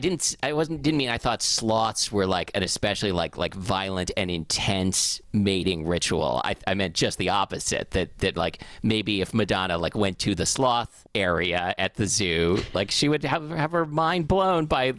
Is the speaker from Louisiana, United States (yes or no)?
no; Portland, Oregon, United States; And this one wasn't really a lesson to me because I grew up in Portland and everyone in Portland knows this, obviously.